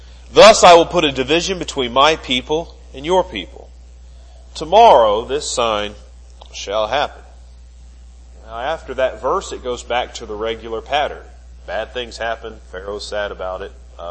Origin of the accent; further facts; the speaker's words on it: Bell, Florida, United States; the town I grew up in Florida, Bell, is surrounded on three sides by dairy farms.